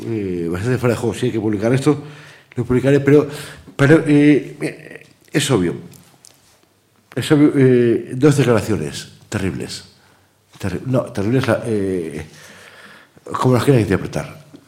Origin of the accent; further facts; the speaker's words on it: Ea, Basque Country, Spain; yo soy de aquí al lado, soy de EA. Ustedes creo que la mayoría conocerán EA. Nací, afortunadamente, algo más tarde del bombardeo, nací en el año 55 en EA, Vizcaya, a 14 kilómetros de Guernica.